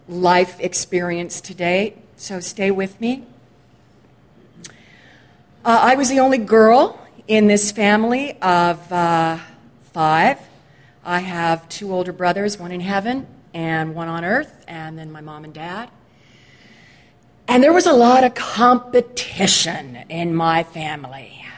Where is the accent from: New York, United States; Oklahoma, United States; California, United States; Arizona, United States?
California, United States; Sherman Oaks; also born or lived in Los Angeles; And I grew up in the San Fernando Valley. I grew up in Sherman Oaks to a really loving, inconsistent family.